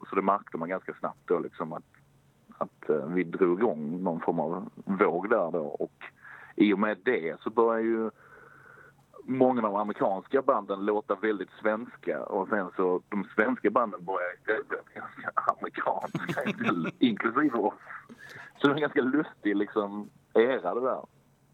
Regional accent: Helsingborg, Skåne, Sweden; nej, vi är från Helsingborg.

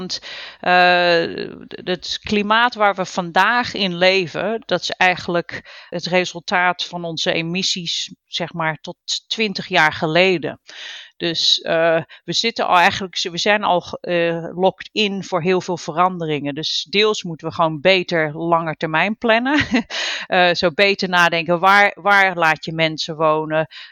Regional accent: Netherlands; moved away as an adult; En you know, wij zijn uit Nederland. En ja, de strijd met het water, daar zijn we allemaal zo mee opgegroeid.

